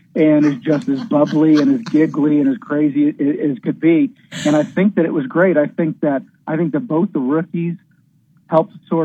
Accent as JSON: {"language": "English", "country": "United States", "said": "I really, yes, I'm an American, but I'm here root for the story"}